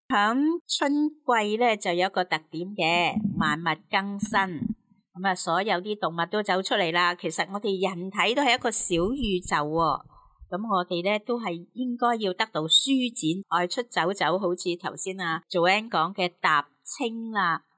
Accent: China; 咁唔知系咪因为我哋中国人其实都比较含蓄啊，所以有乜嘢咧就收收埋埋喺个心

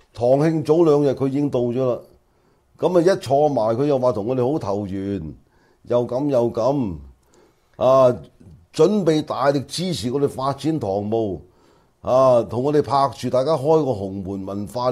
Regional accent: China; 我哋中國人有個説話叫相由心生啊嘛

